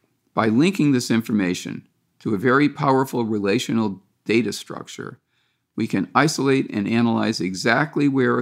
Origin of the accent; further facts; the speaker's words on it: Massachusetts, United States; also born or lived in Connecticut; I was brought up in Western Massachusetts and Connecticut, and my parents and grandparents were from Providence and Hartford